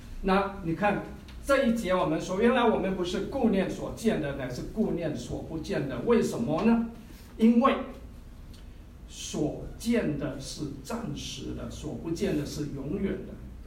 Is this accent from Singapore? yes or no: yes; Singapore; 我是从新加坡来的，上次我也介绍过我自己。